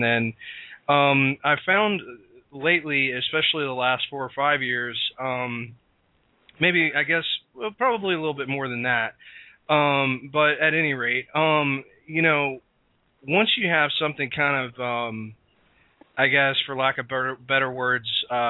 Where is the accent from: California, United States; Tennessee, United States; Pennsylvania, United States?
Tennessee, United States; Chattanooga; because I grew up in the Southeast